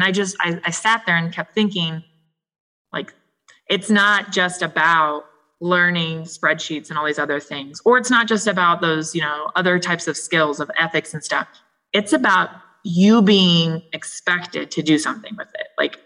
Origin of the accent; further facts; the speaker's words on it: Midwest, United States; now in Texas, United States; I'm from the Midwest, and snow is not a scary thing, but in Texas it is a scary thing for sure.